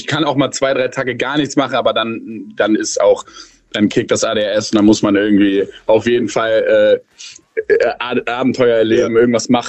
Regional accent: Cologne, North Rhine-Westphalia, Germany; now in Berlin, Germany; ich bin in Köln aufgewachsen, wohne jetzt in Berlin.

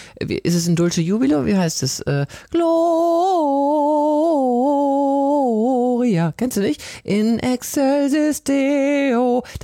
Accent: Wuppertal, North Rhine-Westphalia, Germany; Ja, ich bin ja Wuppertalerin.

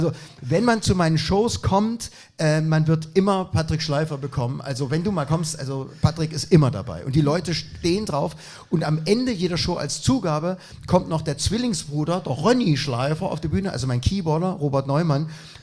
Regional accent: East Germany, Germany; Ich komme aus Dunkeldeutschland, aus der SBZ.

